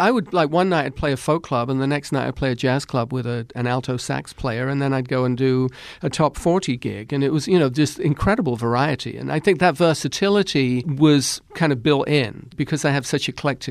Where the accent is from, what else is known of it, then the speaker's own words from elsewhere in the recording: England, United Kingdom; now in United States; I think attribute that to growing up in England and not having music be compartmentalized. As here in America